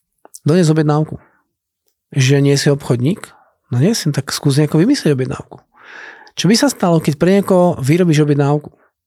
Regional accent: Brno, South Moravian Region, Czechia; also born or lived in Slovakia; Ja viem, že keď som ja išiel zo Slovenska do Čiech, som vracal naspäť do Brna, pretože som rodný Brňák

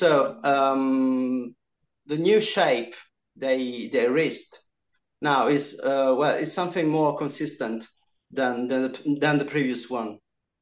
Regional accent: Rome, Lazio, Italy; now in Milan, Italy; Actually, I'm from Rome.

